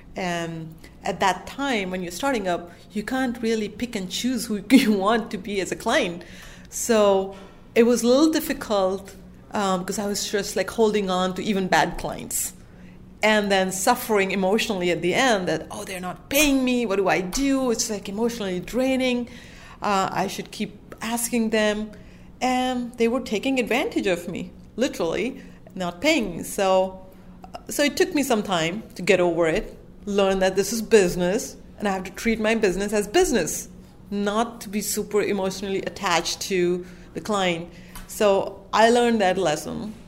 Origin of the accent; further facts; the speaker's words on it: India; I'm from India. I don't have experience here.